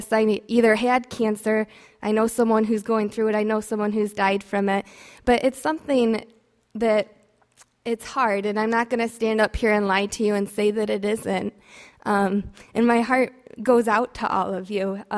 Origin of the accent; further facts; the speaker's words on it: Auburn, United States; I grew up in Auburn, 1147 Townline Road. That's my home